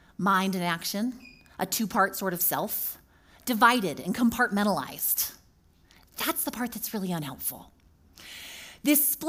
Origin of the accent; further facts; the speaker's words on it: California, United States; also born or lived in Chicagoland; I am from Southern California almost all my life. And we live, our family, by this little park. And one of the best things about coming home to Southern California after 5 years in the Chicagoland area